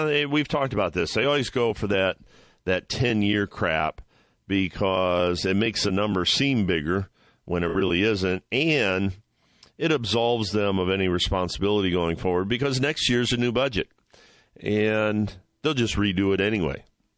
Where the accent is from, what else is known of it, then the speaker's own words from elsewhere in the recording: Ohio, United States; Kasich won my home state of Ohio.